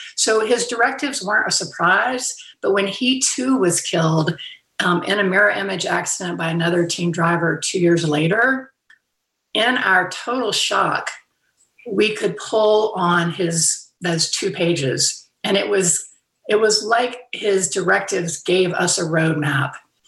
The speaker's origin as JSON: {"language": "English", "town": "Fairhope", "region": "Alabama", "country": "United States", "tie": "born or raised there", "said": "I can speak for myself that I haven't been to my hometown in Fairhope, Alabama in 2 years because of the pandemic. But this year I am going back home."}